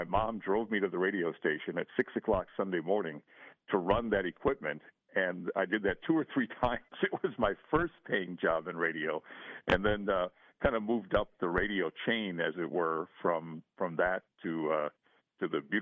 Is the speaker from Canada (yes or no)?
no; Racine, Wisconsin, United States; I mean, I grew up in Racine